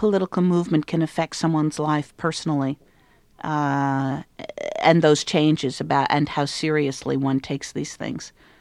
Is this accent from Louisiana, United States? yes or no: no; Manhattan, New York, United States; Well, I grew up in Manhattan and I never had to drive.